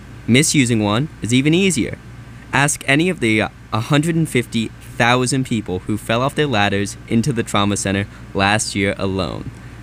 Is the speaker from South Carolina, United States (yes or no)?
yes; South Carolina, United States; Howdy, y'all. … I'm from South Carolina.